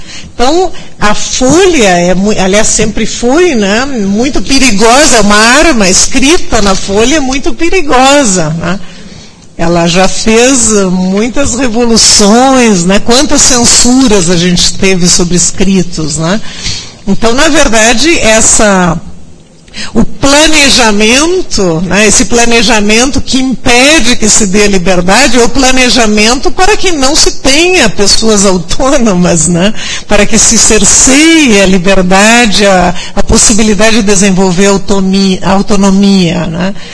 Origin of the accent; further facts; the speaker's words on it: Uruguay; eu, na verdade, me criei no Uruguai dos 3 anos aos 17 anos. Eu frequentei escola em espanhol.